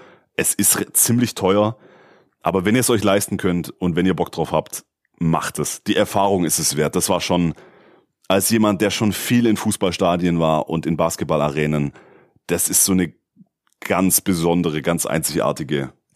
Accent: Balingen, Baden-Württemberg, Germany; also ich komme hier aus Balingen

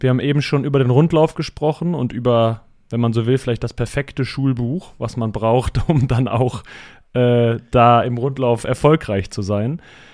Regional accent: Cologne, North Rhine-Westphalia, Germany; wir sind bei den Köln groß geworden

